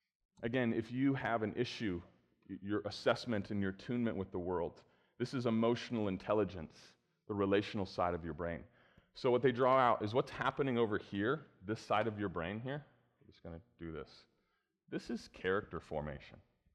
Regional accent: Bellefontaine, Ohio, United States; also born or lived in Indiana / Michigan; I grew up in Bell Fountain, Ohio, Zion, right?

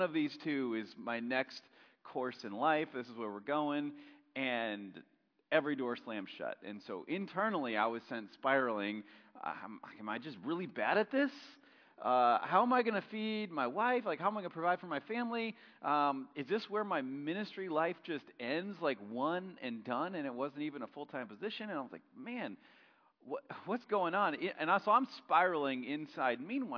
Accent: Walloon Lake, Michigan, United States; Mario didn't know I was from Walloon Lake, and Mario didn't know I was looking for a job.

